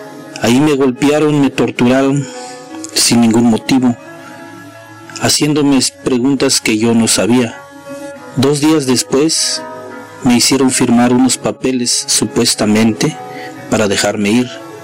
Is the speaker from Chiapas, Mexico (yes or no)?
yes; San Juan Chamula, Chiapas, Mexico; first language Tzotzil; Spanish is a second language; soy originario de San Juan Chomula, indígena. Mi lengua materna es tzotzil.